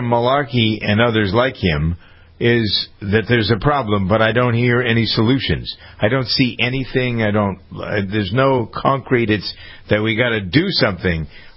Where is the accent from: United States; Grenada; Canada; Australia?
United States; Framingham, Massachusetts; came to my hometown of Framingham to discuss the Green New Deal.